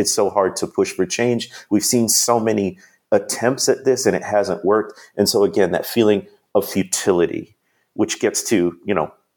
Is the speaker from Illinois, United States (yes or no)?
yes; Chicago, Illinois, United States; I grew up in the Midwest. I grew up in the Chicagoland area, and I study history.